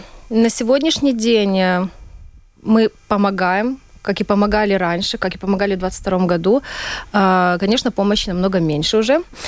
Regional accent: Bucha, Kyiv Oblast, Ukraine; То есть я родом с Киева, родом с Бучи, точнее.

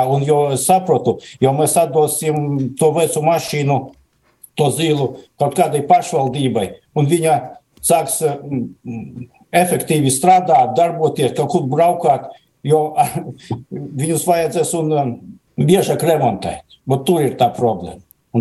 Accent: Daugavpils, Latgale, Latvia; esmu no Daugavpili pats, ja

